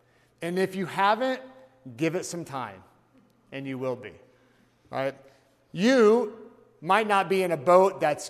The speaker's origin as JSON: {"language": "English", "region": "Indiana", "country": "United States", "said": "I'm from Indiana."}